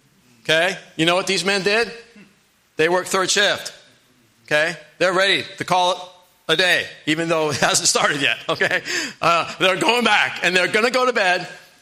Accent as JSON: {"language": "English", "region": "Maine", "country": "United States", "said": "I'm from Maine."}